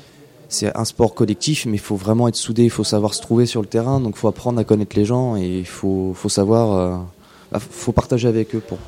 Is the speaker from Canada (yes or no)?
no; La Pommeraye, Pays de la Loire, France; moved away as an adult; moi je suis originaire de la Pommeraye, du coup, donc j'ai fait toutes mes 18 premières années au lycée, au collège de la Pommeraye